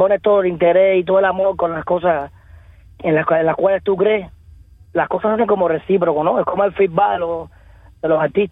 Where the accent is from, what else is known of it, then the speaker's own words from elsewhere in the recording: Cuba; cuento los días para volver a estar en mi tierra